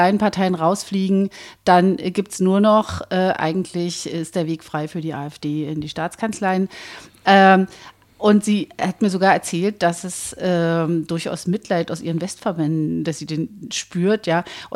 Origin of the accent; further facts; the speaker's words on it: Brandenburg, Germany; Wenn ich das hier mal als Brandenburgerin sagen darf